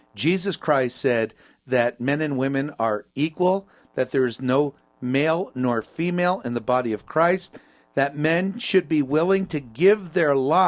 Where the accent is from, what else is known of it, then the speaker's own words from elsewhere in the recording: New Jersey, United States; I grew up in New Jersey.